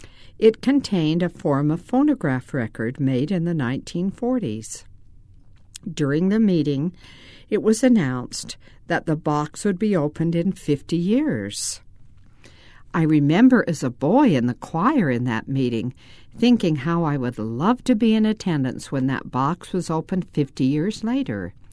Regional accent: Salt Lake City, Utah, United States; I grew up in Salt Lake City, and President Grant spoke in our ward.

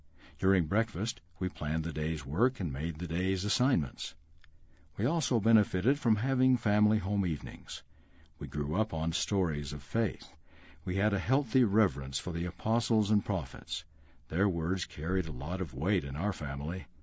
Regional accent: Bunkerville, Nevada, United States; Growing up in Bunkerville, Nevada, my siblings and I had many chores to do.

